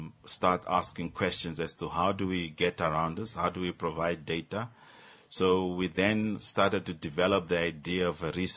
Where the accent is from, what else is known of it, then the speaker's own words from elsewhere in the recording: Swakopmund, Erongo, Namibia; also born or lived in Walvis Bay; And then I grew up in Swakopmund, where, mm-hmm, I did my primary school up to grade 12.